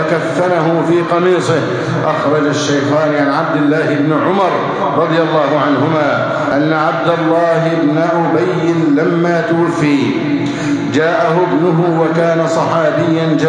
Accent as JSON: {"language": "Arabic", "country": "Egypt", "said": "اللهم احفظ بلدنا مصر أمناً أماناً، سخاءً ورخاءً"}